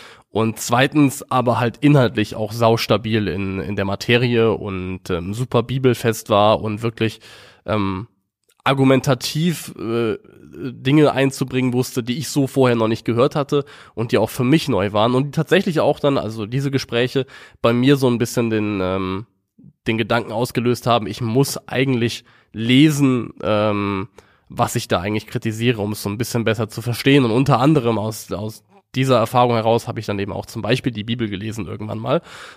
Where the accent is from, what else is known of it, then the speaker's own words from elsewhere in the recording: Eifel, Germany; Denn ich komme vom Land, ich komme aus der Eifel, aus einem sehr, sehr kleinen Dorf.